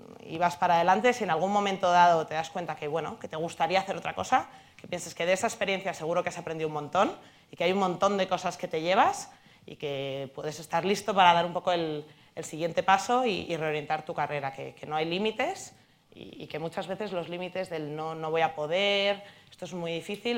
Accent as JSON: {"language": "Spanish", "town": "Madrid", "region": "Community of Madrid", "country": "Spain", "said": "yo soy de Madrid, he trabajado en un banco"}